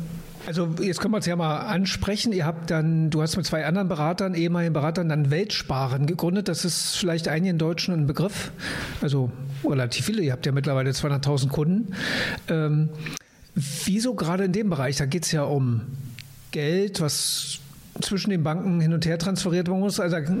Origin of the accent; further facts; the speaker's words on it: Georgia; German is a second language; also born or lived in Giessen, Germany; Ja, geboren und aufgewachsen in Georgien, der Nachname hättest du schon vermuten können, mit 12 Abitur, mit 15 Wirtschaftsstudium abgeschlossen, Doktorarbeit in Gießen, nebenbei Deutsch lernen, Doktorarbeit in Georgien, in VWL.